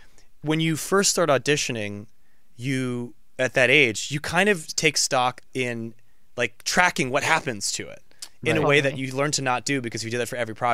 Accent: California, United States; I'm from Northern California. I was always going to go to New York and play music and do theater.

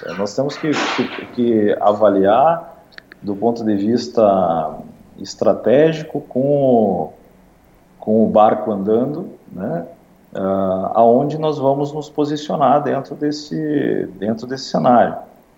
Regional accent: Brazil; o que eu me preocupo como brasileiro e como participante da agricultura

